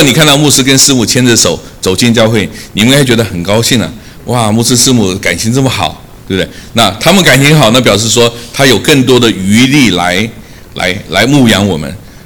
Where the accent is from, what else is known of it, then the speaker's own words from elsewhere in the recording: Taiwan; 我记得小时候在台湾有一首流行歌叫做